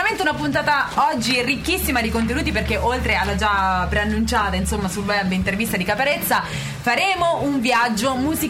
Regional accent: Rome, Lazio, Italy; siamo romane porchette

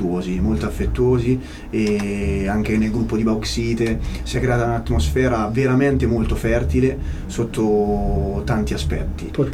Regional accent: Bologna, Emilia-Romagna, Italy; perché noi siamo di Bologna

